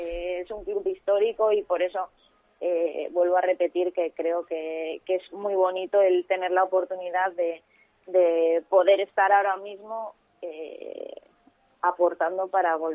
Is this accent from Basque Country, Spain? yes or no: yes; Vitoria, Basque Country, Spain; born there; Toda mi familia materna es dominicana. Y desde que nací tengo doble nacionalidad, aunque soy nacida en Vitoria.